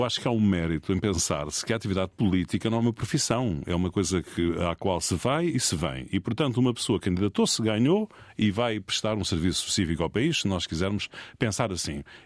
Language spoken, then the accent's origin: Portuguese; Lisbon, Portugal; Mas eu não sou beirão, sou lisboeta. Sou de Alfacinha, nasci em Benfica, foi criado no bairro do Benfica.